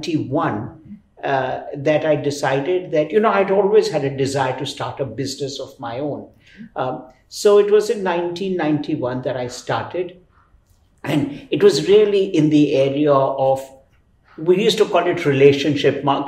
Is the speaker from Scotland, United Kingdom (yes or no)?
no; London, United Kingdom; born there; Fortunately, I was born in London, so I didn't have issues of a visa